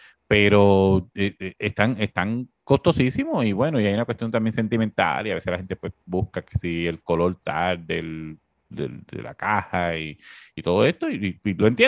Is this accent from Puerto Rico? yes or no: yes; Corozal, Puerto Rico; yo soy de Corozal. En Corozal, pues, lo que se juega es voleibol, no se juega nada más